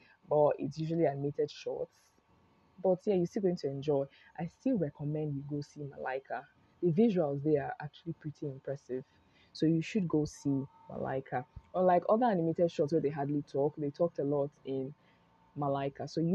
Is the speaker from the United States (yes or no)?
no; Nigeria; So as a Nigerian community and as Africans, we have values that we tend to protect.